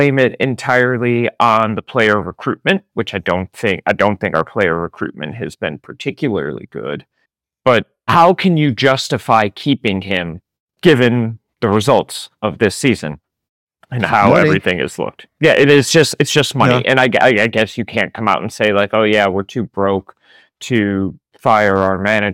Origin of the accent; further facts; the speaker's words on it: Cleveland, Ohio, United States; Well, you know, I'm from Cleveland, so I'm just used to suffering in sports.